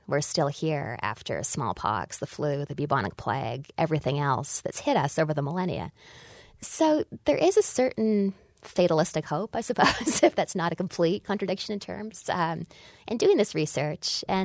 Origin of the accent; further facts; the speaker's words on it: Western Canada, Canada; perhaps because it's from the region where I grew up in Western Canada.